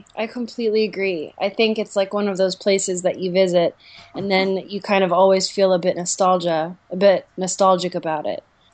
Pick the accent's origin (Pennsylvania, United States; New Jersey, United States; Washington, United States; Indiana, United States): New Jersey, United States; born there; now in New York, United States; No, I was born in New Jersey.